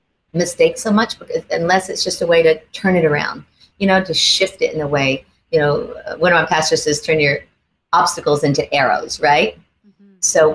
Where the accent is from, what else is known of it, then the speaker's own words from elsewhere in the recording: the South, United States; I grew up in the South, so I have a huge faith in God.